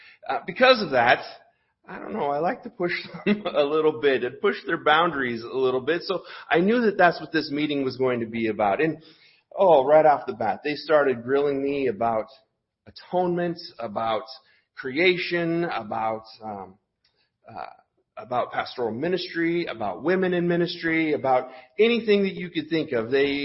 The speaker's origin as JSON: {"language": "English", "region": "California", "country": "United States", "tie": "born or raised there", "said": "So we're from California. I was born and grew up in California. Please don't hold that against me."}